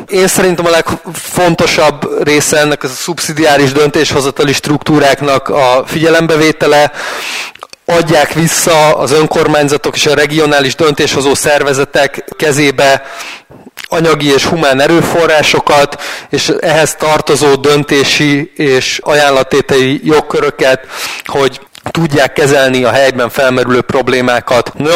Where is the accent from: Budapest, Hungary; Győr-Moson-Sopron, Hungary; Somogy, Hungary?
Somogy, Hungary; Én egy Somogy megyei faluban nőttem fel